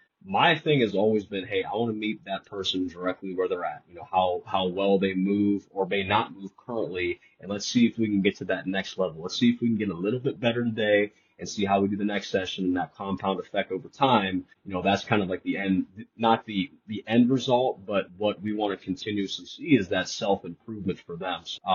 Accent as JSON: {"language": "English", "town": "Columbus", "region": "Ohio", "country": "United States", "tie": "born or raised there", "said": "born and raised in Columbus, Ohio. Went to Walsh University for college, played college football there"}